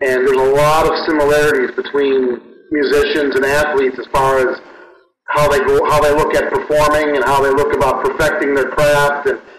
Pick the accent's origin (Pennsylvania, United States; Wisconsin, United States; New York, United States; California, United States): Wisconsin, United States; Milwaukee; now in Atlanta, United States; Well, I'm from Milwaukee originally, even though I live in Atlanta. So I'm a Brewer fan